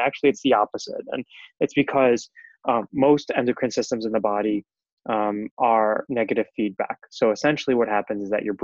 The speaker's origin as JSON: {"language": "English", "region": "New York", "country": "United States", "said": "I'm from New York. I don't know if your listeners are able to notice yet."}